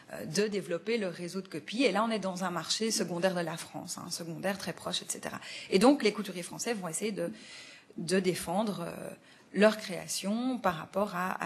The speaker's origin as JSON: {"language": "French", "country": "Belgium", "said": "Hein, je suis belge"}